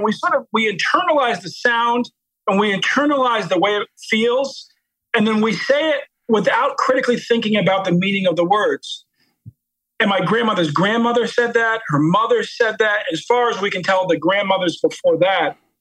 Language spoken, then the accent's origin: English; Baltimore, Maryland, United States; You know, I'm from Baltimore. My mom grew up in the housing projects there.